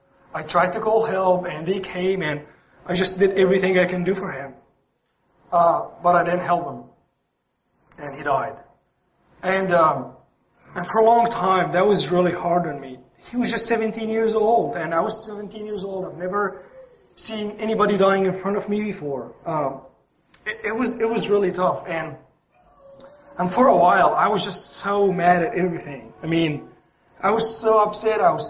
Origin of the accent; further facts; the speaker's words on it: Cairo, Cairo Governorate, Egypt; So anyway, I grew up in Cairo, Egypt.